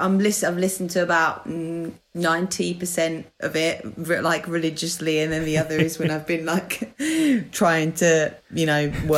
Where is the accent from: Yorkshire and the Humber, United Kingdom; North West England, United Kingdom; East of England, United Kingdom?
East of England, United Kingdom; accent: Essex/London; this is an Essex accent / London accent, which is where I am originally from